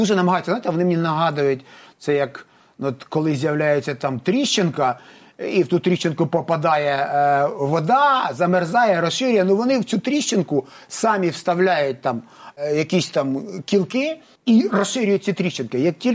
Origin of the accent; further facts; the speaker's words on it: United States; а чому це ми, американці, маємо там дуже цим опікуватись?